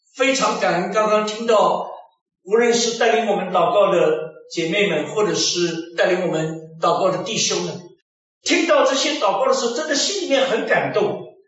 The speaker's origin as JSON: {"language": "Chinese", "country": "China", "said": "当然过去我们中国人比较重视那个农历新年"}